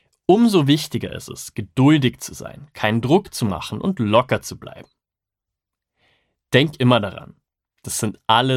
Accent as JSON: {"language": "German", "town": "Regensburg", "region": "Bavaria", "country": "Germany", "tie": "born or raised there", "lives_now": "Munich, Germany", "said": "habe das große Privileg, quasi zwei Heimaten zu haben. Ich lebe und arbeite aktuell in München. Meine Heimat, in der auch meine Familie und viele enge Freunde sind, ist Regensburg."}